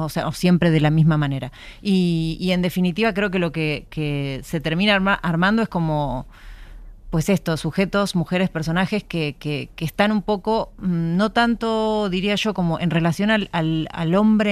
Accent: Argentina; moved away; Yo soy argentina y escribo cuento.

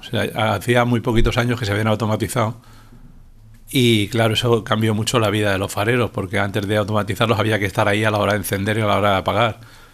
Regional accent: Málaga, Andalusia, Spain; born there; Yo prácticamente nací en Málaga

